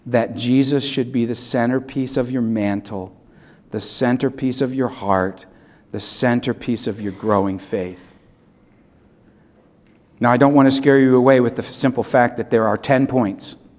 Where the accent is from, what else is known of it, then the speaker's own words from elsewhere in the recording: Toledo, Ohio, United States; Now, I grew up in the Midwest, but mainly my formative years, I would say I grew up in Toledo. And in that home, 454 Eastway Street in Toledo, we had a fireplace and we had a mantle.